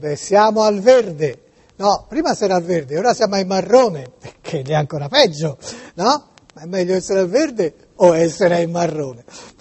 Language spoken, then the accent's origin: Italian; Tuscany, Italy; Io sono toscano, ma abito nella zona.